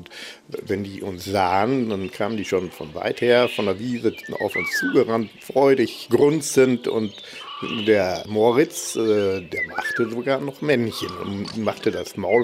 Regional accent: Billerbeck, North Rhine-Westphalia, Germany; born there; ich bin 44 geboren in Billerbeck, Bombeck. Das ist eine Bruderschaft in der Nähe von Billerbeck und direkt oben auf den Baumbergen gelegen.

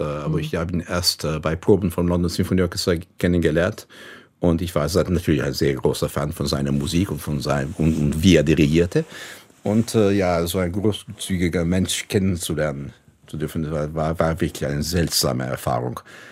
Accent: Istanbul, Turkey; German is a second language; als Türke, als Istanbuler, das ist mir mehr wichtiger, als Türke zu sein, sagen, also ein Bürger von Istanbul, das ist mir sehr wichtig. Das ist wirklich, das hat so viel zu tun mit wer ich bin.

